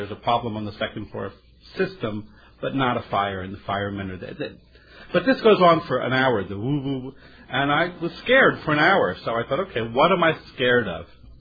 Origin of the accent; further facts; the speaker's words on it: New York City, New York, United States; I'm 48 years old. I'm born and bred in New York City. I have lived my entire life within a 10-block neighborhood.